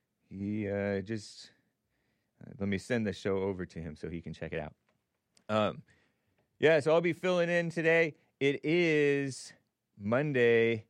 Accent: California, United States; I have to say it a little bit more white than JLP says it, because I am white. I'm from SoCal.

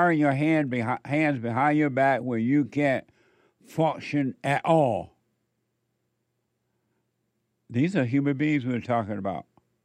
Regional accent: United States; And growing up in America, it didn't cross my mind or anyone else's mind

